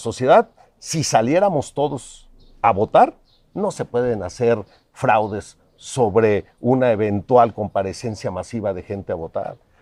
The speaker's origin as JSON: {"language": "Spanish", "town": "Apatzingán", "region": "Michoacán", "country": "Mexico", "tie": "born or raised there", "said": "Yo soy de la Tierra Caliente, nací allí, Carlos, en Apatzingán."}